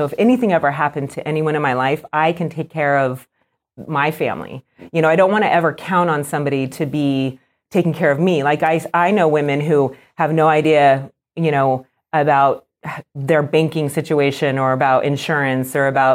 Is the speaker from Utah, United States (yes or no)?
no; Arizona, United States; I grew up in Arizona when I was, elementary school age, and you pretty much have to be in the pool all the time there because it's so hot.